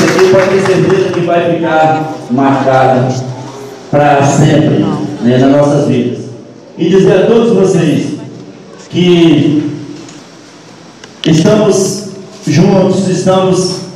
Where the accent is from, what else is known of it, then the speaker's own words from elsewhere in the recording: Caravelas, Bahia, Brazil; Gosto de dizer a vocês que nasci em Maquinique, mas cheguei em Barcelona com 2 anos de idade. Então me considero filho legítimo de Caravelas.